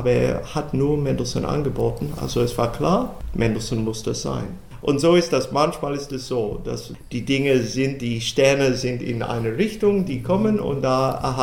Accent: Australia; German is a second language; now in Göttingen, Germany; obwohl ich lang als australischer Dirigent in Deutschland nicht so viel Musik von meiner Heimat bringe

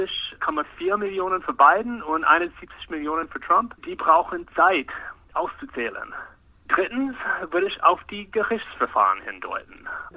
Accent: Arizona, United States; German is a second language; In manchen Bundesstaaten, wie in meinen Heimat Arizona

